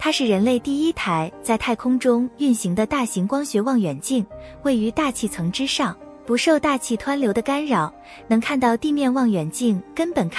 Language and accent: Chinese; New Zealand; 其实我们新西兰人对这个日子感触特别深